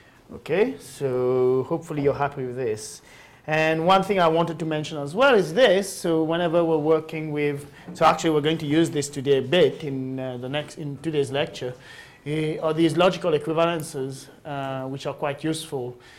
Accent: Mauritius; English is a second language; Hey, Mauritius?

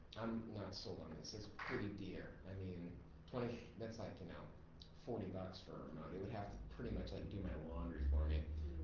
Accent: San Diego, California, United States

